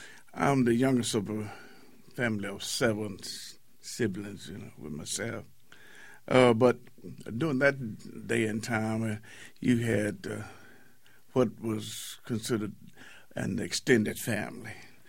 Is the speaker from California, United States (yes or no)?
no; Waco, Texas, United States; I didn't grow up in East Waco. I grew up in North Waco until I was like 16 years old.